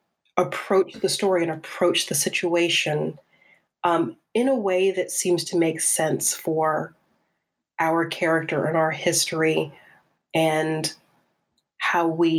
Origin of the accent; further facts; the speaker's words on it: South Carolina, United States; So I grew up in South Carolina.